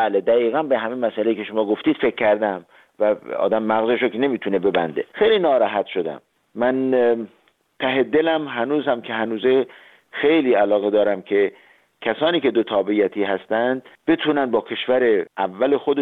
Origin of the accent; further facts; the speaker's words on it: Iran; من به عنوان یک ایرانی خجالت میکشیدم.